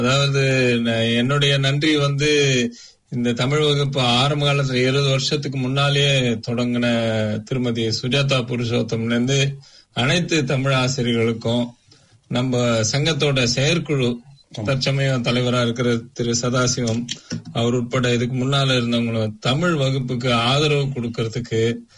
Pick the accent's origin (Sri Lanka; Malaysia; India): India; Chennai, Tamil Nadu; அதாவது இப்ப நான் பிறந்து வளர்ந்தது சென்னை தமிழ்நாட்டுல.